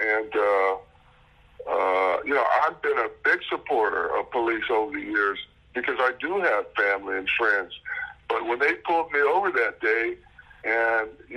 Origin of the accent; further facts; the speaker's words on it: California, United States; I didn't grow up in the South. I grew up in California.